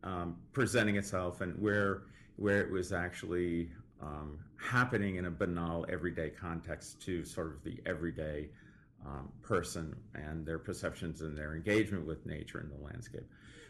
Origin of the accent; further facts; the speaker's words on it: East Coast, United States; also I come from the East Coast, so these places are very familiar to me